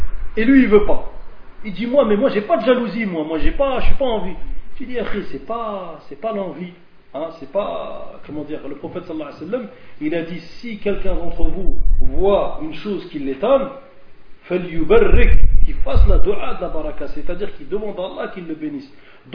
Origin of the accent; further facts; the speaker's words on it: Algeria; Vous savez que là-bas, chez nous, en Algérie, et peut-être dans les autres pays du Maghreb